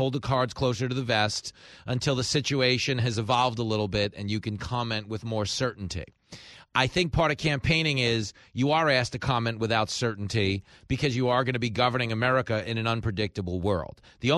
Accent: New York City, New York, United States; I am here in my hometown in New York City.

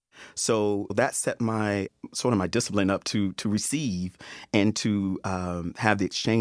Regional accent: Alabama, United States; in the Pentecostal church, how I grew up in Alabama as a Southern black man.

